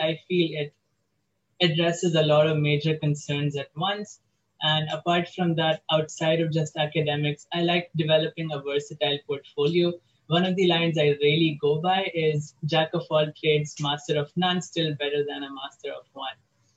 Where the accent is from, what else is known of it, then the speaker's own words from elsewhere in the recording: North India, India; now in United Arab Emirates; I am 19 years old and I am from North India, although I have resided for most of my life in the United Arab Emirates